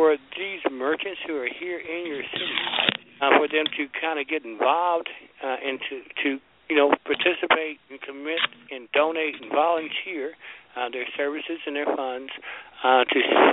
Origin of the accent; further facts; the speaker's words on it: Chicago, Illinois, United States; born there; I was born in Chicago, and my parents were, you know, from here, born, you know, here in Georgia, and went to Chicago.